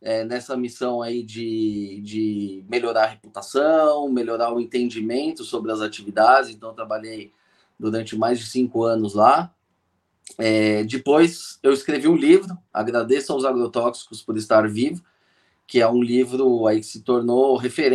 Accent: São Paulo, Brazil; vivi a minha vida toda em São Paulo, ainda moro em São Paulo

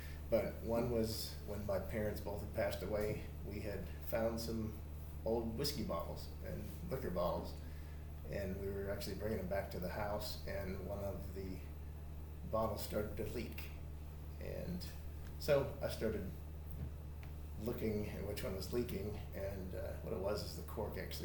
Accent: Illinois, United States; also born or lived in Alabama; because I grew up in Illinois. I was born in Alabama

